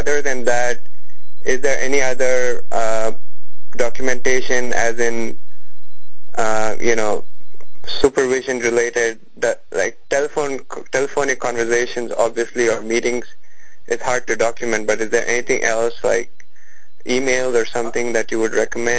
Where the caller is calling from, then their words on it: Boston, Massachusetts, United States; Hi, I'm calling from the Boston area